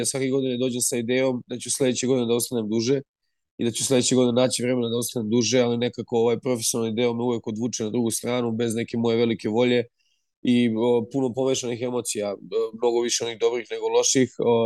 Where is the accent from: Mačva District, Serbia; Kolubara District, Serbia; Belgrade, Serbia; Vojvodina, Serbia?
Kolubara District, Serbia; Lajkovac; Ja se sećam svega najboljeg iz mog detinjstva, iz Lajkovca